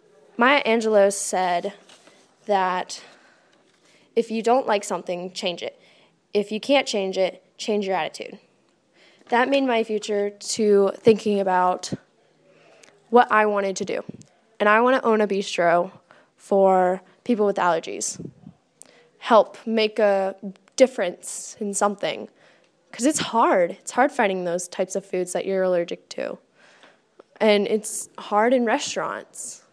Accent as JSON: {"language": "English", "town": "Niceville", "region": "Florida", "country": "United States", "tie": "born or raised there", "said": "my freshman year, I moved back to my hometown, Niceville, Florida"}